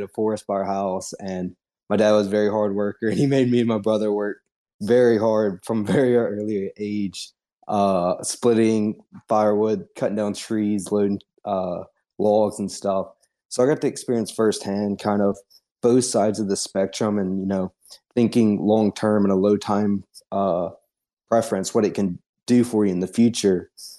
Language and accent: English; Louisiana, United States; So I'm from North Louisiana. I grew up in a really rural, pretty poor area in Louisiana.